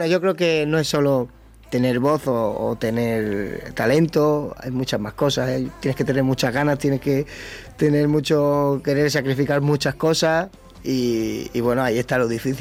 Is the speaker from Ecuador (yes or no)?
no; Plasencia, Extremadura, Spain; moved away as an adult; now in Catalonia, Spain; yo me siento mitad catalán, mitad extremeño. Sí que es verdad que estuve hasta los 20 años en Plasencia, Cáceres, que es donde nací, mi familia está allí, pero claro, ya llevo 14 años aquí.